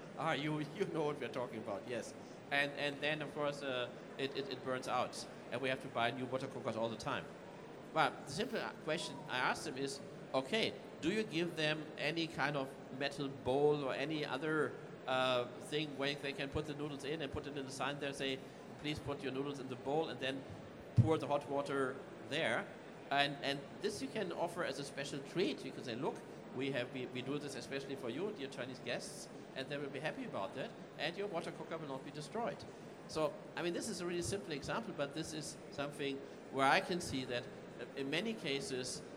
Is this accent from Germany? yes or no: yes; Germany; English is a second language; to the German market, my hometown, home country